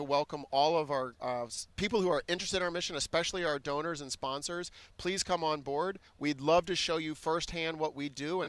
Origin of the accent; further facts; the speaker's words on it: Virginia, United States; Yeah, so I grew up in Virginia and went to undergrad in North Carolina